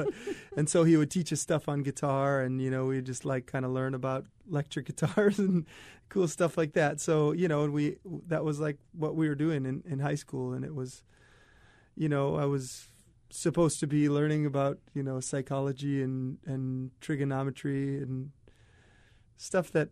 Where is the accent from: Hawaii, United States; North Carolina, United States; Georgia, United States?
Hawaii, United States; Hawaii Kai; also born or lived in Diamond Head; I was down in Diamond Head, and then I grew up mostly in Hawaii Kai, and I've been in Kaneohe, Kahului'u, for the last 14 years.